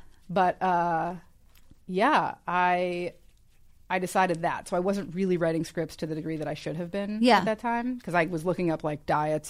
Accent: Chicago, Illinois, United States; And the thing, I grew up in Chicago.

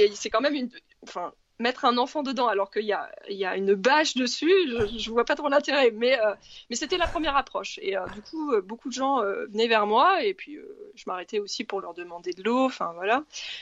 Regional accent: Normandy, France; Oui, je suis normande à la base

